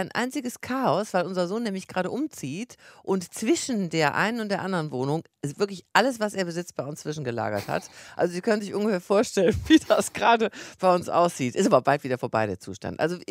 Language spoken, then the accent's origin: German; Wuppertal, North Rhine-Westphalia, Germany; born there; now in Hamburg, Germany; Moin Moin sagt man schon in Hamburg, aber ich bin ja nun gebürtige Wuppertalerin